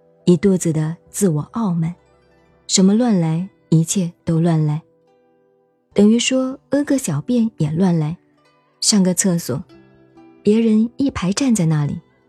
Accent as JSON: {"language": "Chinese", "country": "China", "said": "我是中国人，"}